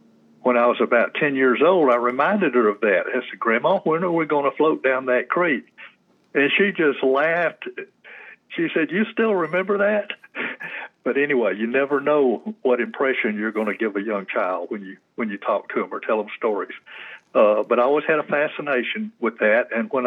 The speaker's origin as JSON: {"language": "English", "town": "Sandy Springs", "region": "Georgia", "country": "United States", "tie": "born or raised there", "also_born_or_lived": "Atlanta", "said": "Okay, I'm a native Georgian, born at Crawford Long Hospital many years ago in 1948. I grew up mostly in Sandy Springs. We moved there when I was about 6 years old"}